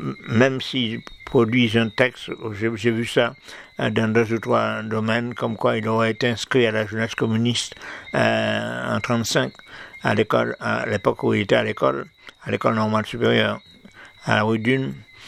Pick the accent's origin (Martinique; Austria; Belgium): Martinique; chez nous, à la Martinique